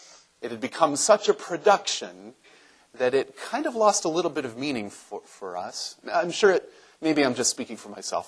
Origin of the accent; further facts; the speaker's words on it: Anderson, Indiana, United States; When I grew up as a child in Anderson, Indiana, my hometown, there was a tradition around Christmas time.